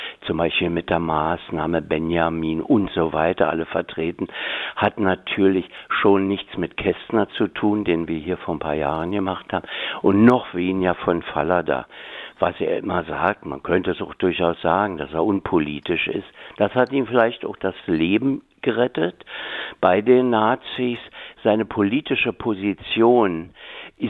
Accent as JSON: {"language": "German", "country": "Germany", "said": "ich komme ja aus der Deutschen Demokratischen Republik"}